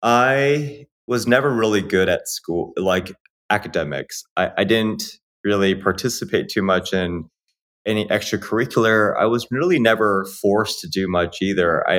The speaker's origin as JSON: {"language": "English", "town": "Arcadia", "region": "California", "country": "United States", "tie": "born or raised there", "said": "born and raised in Los Angeles, specifically Arcadia, California, for those that know. My parents are both from Hong Kong, so I'm Cantonese."}